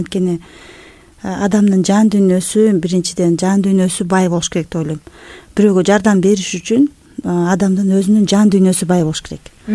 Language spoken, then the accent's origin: Kyrgyz; Cholpon-Ata, Issyk-Kul Region, Kyrgyzstan; Биз мен өзүм төрөлүп өскөн жерим Чолпон Ата, бирок мен Жетиөгүз районуна турмушка чыккам.